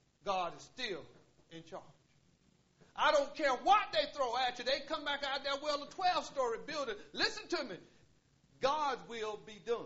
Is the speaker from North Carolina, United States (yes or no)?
yes; Willow, North Carolina, United States; I'm from Willow, North Carolina.